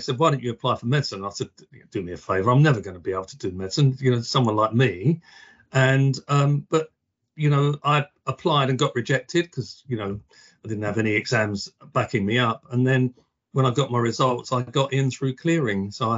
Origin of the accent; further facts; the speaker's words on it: Hackney, London, United Kingdom; Oh, I'm from Hackney in East London.